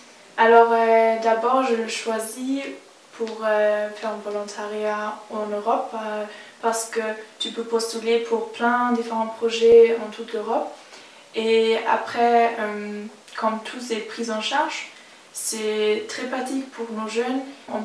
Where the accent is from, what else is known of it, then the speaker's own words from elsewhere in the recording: Germany; French is a second language; je viens de l'Allemagne et j'ai 19 ans.